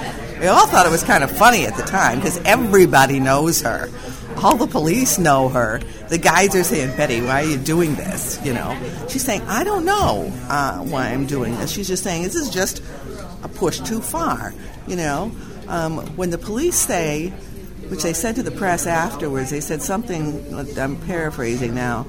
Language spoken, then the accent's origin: English; Nashua, New Hampshire, United States; Well, I'm from Ward 9, which is in South Nashua near Exit 4 for the markers that most people use, and the FAA Center.